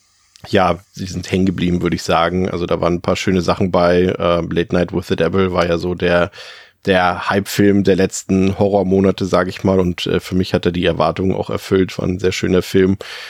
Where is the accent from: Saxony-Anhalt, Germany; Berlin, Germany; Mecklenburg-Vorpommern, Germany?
Mecklenburg-Vorpommern, Germany; ich komme ja aus Mecklenburg-Vorpommern, aus einem Örtchen so mit 3.000, 4.000 Einwohnern.